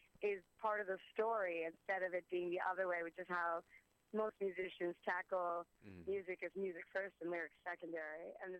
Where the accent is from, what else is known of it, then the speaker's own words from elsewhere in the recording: New Jersey, United States; now in New York, United States; No, I grew up in Jersey.